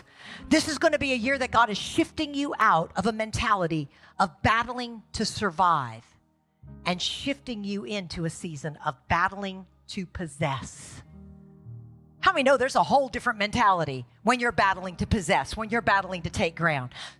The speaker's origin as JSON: {"language": "English", "region": "the South", "country": "United States", "said": "But I'm from the South and we say shalom because it rhymes with bam."}